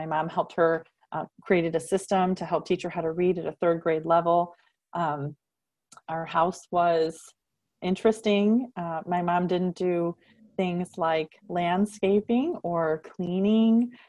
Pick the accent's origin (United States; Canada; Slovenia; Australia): United States; Illinois; I was born and raised in Illinois and went to good schools and had a good upbringing